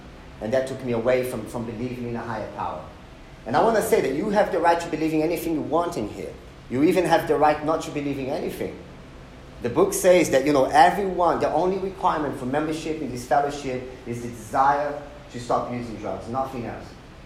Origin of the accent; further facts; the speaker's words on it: Rio de Janeiro, Brazil; as I said, I was born and raised in Rio.